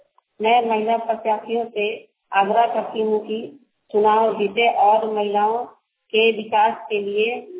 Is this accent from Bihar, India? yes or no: no; Jharkhand, India; ग्राम इतिहास प्रखंड चुकी है, जिला चतरा की निवासी हूँ।